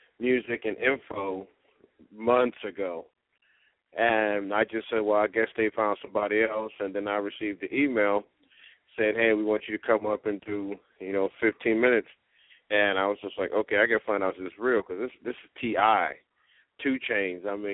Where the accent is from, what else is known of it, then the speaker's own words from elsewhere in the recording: Ohio, United States; Which originally I'm from Ohio, so maybe if you're from Ohio, you'll understand, you know, your homeboy out here in the South making it.